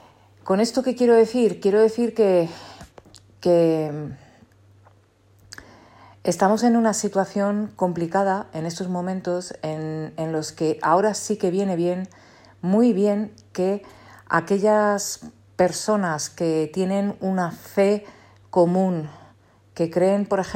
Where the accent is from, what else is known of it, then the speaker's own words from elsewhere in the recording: Spain; yo siendo española